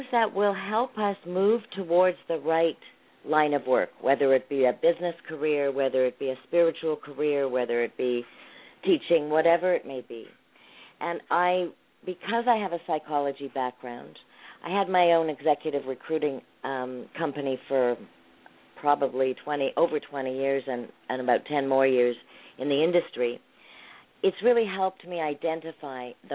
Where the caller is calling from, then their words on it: Toronto, Ontario, Canada; Toronto, yeah. Actually, yeah.